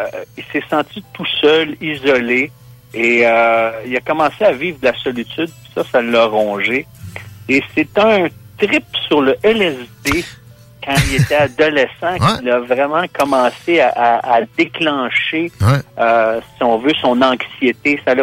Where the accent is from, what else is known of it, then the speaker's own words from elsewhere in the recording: Montreal, Quebec, Canada; moi, j'habitais sur le boulevard O'Brien quand j'étais jeune à Montréal.